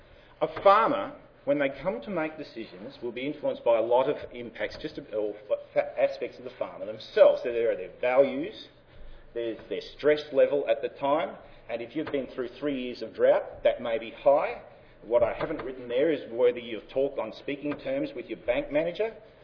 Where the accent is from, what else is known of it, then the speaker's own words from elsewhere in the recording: Australia; I am from Australia, and talking about the Australian experience